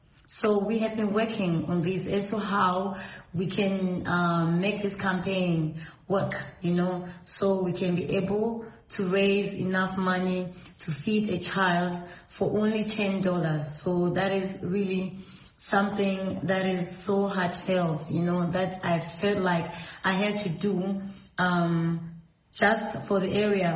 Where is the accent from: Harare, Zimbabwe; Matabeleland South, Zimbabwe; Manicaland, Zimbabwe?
Matabeleland South, Zimbabwe; Plumtree; I was born in Plumtree in Changwa. I went to Changwa Primary School, which is now called Sikatini Primary School.